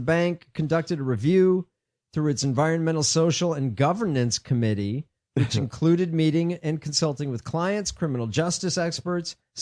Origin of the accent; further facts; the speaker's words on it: Chicago, Illinois, United States; At Aviary, a cocktail bar in Chicago. So